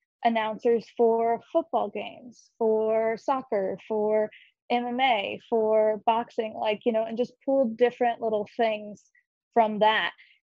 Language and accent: English; Cleveland, Ohio, United States; moved away as an adult; now in New Orleans, United States; And then I moved to New Orleans when I turned 19 and was like, close enough. And so I moved to New Orleans from Cleveland, Ohio, where I'm from.